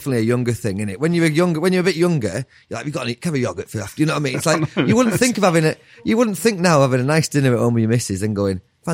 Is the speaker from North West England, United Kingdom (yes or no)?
yes; North West England, United Kingdom; I think because I'm from Cumbria. So it was near Carlisle